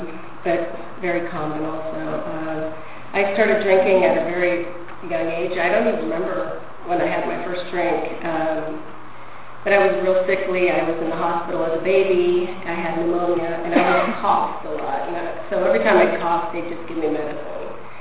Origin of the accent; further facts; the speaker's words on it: Minnesota, United States; My parents were always constantly fighting, and I grew up in Minnesota.